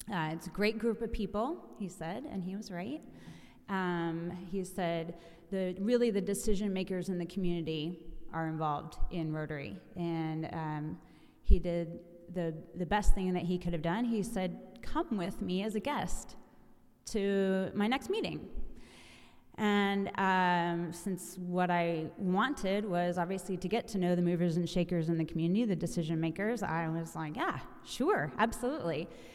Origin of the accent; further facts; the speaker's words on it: Carmel, Indiana, United States; now in Westfield, United States; I grew up in Carmel, went to Purdue, came back, and my husband and I bought a house in Westfield